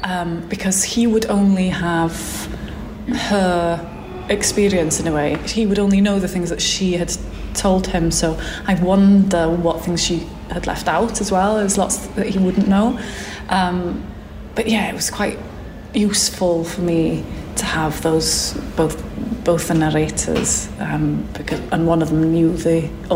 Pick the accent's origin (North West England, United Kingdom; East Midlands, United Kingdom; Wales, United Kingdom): Wales, United Kingdom; first language Welsh; English is a second language; because my first language is Welsh, and people are always kind of saying that Welsh is a dying language and that kind of thing.